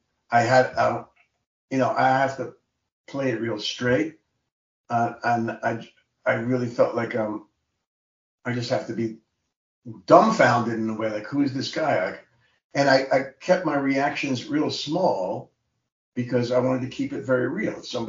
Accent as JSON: {"language": "English", "town": "Bronx", "region": "New York", "country": "United States", "tie": "born or raised there", "said": "No, I grew up in the Bronx."}